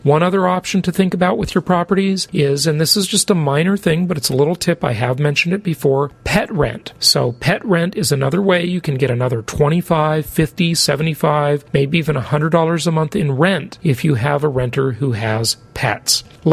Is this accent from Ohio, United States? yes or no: no; California, United States; One is in Phoenix and one is in my hometown, Orange County, California.